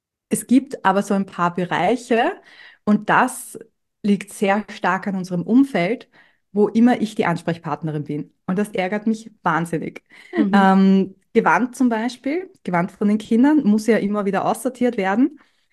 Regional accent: Austria; Das ist bei uns in Österreich, glaube ich, ein bisschen anders als in Deutschland

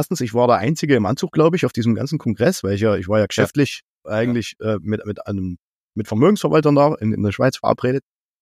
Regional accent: Leipzig, Saxony, Germany; Wir haben auf jeden Fall denselben Zungenschlag, ja. Also wir sind beide Sachsen. Ich bin in Leipzig geboren.

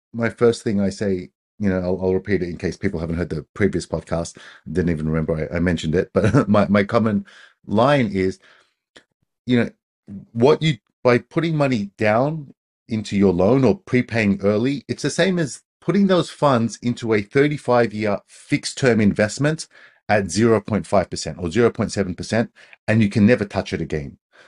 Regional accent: Australia; I'm Australian

